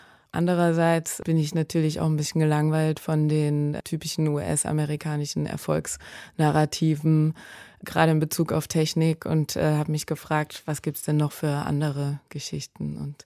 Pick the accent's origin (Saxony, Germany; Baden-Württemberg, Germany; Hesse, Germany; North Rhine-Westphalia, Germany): Saxony, Germany; Dresden; Also ich bin ja aus Dresden, komme halt aus der DDR und bin da sozialisiert.